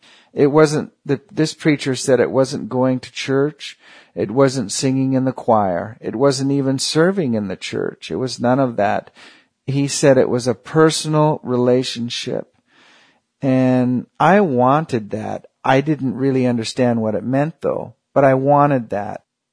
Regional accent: Anchorage, Alaska, United States; I was born and raised in Anchorage and grew up there. And I went to church all my life

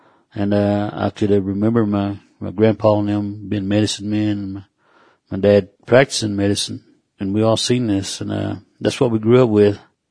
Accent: Chewy, Oklahoma, United States; I'm Cherokee from Chewy, Oklahoma. Seem like I come from a proud people. We're under 200 to 300,000 tribal members. And we were moved from North Carolina, Alabama way.

